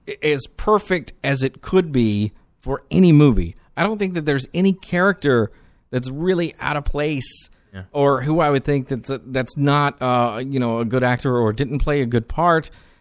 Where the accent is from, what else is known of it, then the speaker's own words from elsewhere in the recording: the South, United States; I'm from the South, and I'm like, I've met Southern lawyers, and that's exactly how they act.